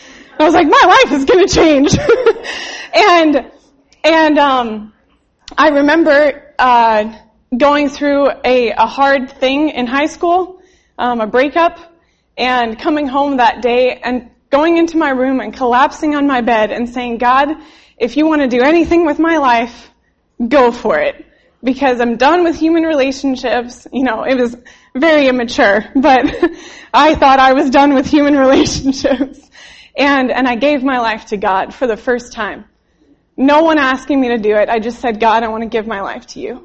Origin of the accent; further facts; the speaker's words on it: Wichita, Kansas, United States; now in Los Angeles, United States; I grew up here in Wichita, Kansas, and now I live in Los Angeles, California.